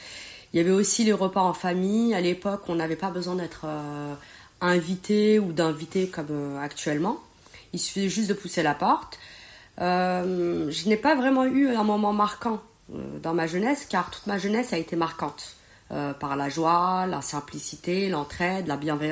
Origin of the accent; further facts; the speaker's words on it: Paris, Île-de-France, France; now in Bondy, France; j'ai 42 ans, donc je suis née à Paris 19e. J'ai vécu dans le 18e pendant 20 ans, et actuellement je vis à Bondy depuis 15 ans.